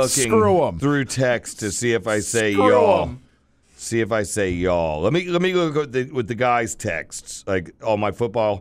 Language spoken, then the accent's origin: English; Florida, United States; born there; Everybody thinks I'm from California.